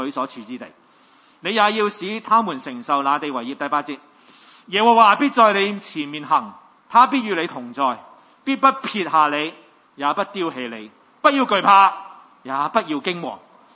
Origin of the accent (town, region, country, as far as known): Hong Kong